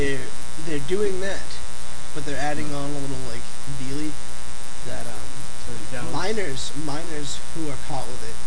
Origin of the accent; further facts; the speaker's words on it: United States; I mean, if you're looking at it as an American and, you know, as an Olympian